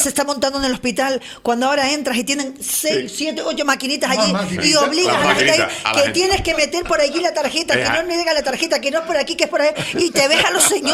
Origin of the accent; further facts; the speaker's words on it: La Victoria, Andalusia, Spain; qué persona de mi pueblo, de La Victoria, de 70 años